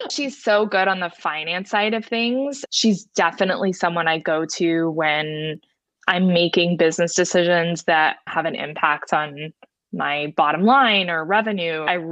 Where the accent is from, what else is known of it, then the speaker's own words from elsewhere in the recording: New Jersey, United States; also born or lived in Texas; I was born in Texas and lived in Texas until I was about 10. My mom moved my brother. I have a twin brother and I to New Jersey.